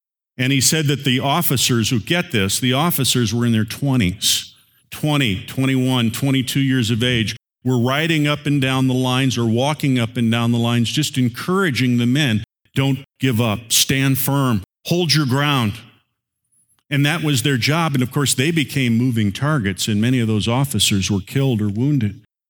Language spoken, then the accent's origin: English; Indiana, United States; born or raised there